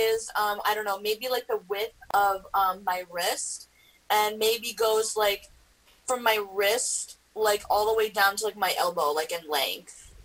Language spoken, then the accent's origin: English; Indiana, United States; now in Los Angeles, United States